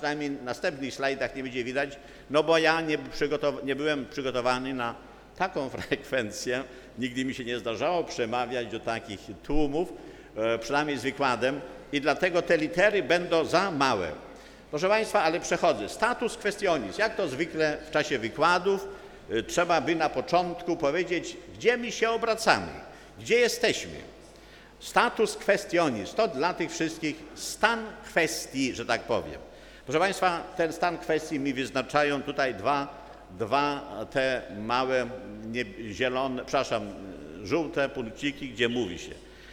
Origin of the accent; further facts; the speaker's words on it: Masovian Voivodeship, Poland; Pochodzę w ogóle z diecezji płockiej